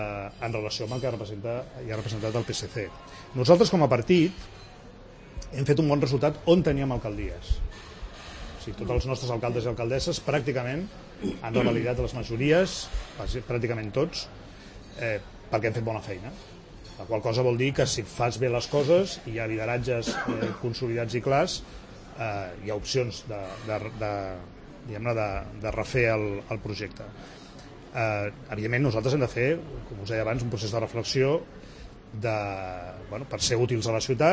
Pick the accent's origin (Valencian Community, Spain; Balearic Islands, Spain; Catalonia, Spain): Catalonia, Spain; Barcelona; jo sóc del Baix Guinardó, que tothom diu, on està això, no? Doncs és un barri petit sí, que hi ha entre el Guinardó